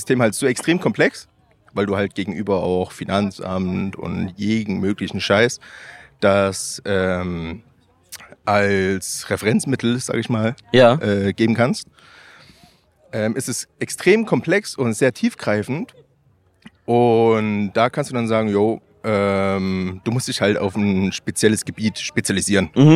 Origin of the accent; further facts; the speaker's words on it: Saxony, Germany; Bautzen ist da und ich komme quasi unten aus der Pfote.